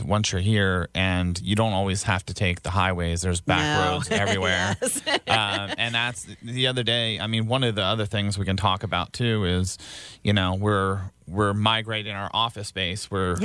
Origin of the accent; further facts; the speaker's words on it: Baltimore, Maryland, United States; I grew up in Baltimore and I bought my first house here in Frederick. I ended up moving out to Carroll County because of affordability.